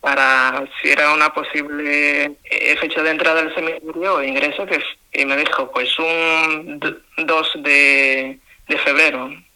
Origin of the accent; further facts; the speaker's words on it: Chontales, Nicaragua; soy propiamente de Nicaragua y casi fronteras con Costa Rica, de unas en la diócesis de Juigalpa, que es a la cual estoy encarnado, Juigalpa, que es región Chontales y Río San Juan.